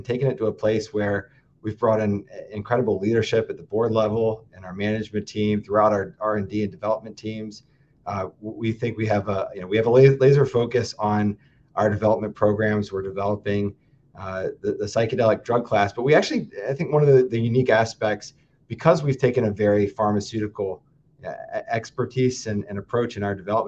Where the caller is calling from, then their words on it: Madison, Wisconsin, United States; I am calling in from Madison, Wisconsin.